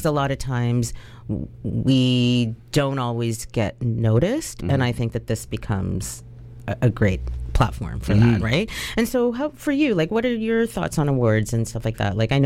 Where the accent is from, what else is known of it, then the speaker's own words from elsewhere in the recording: Canada; it is still a different experience to be Canadian born